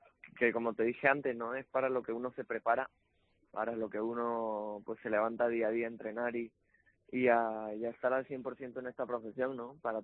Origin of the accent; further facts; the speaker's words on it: Lima, Peru; me habló de mi tierra, de Lima